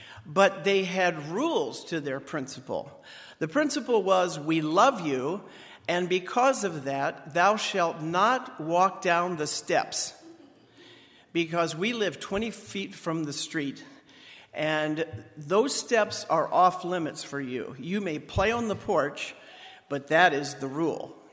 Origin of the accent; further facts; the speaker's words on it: Goshen, Indiana, United States; I grew up in Goshen, Indiana.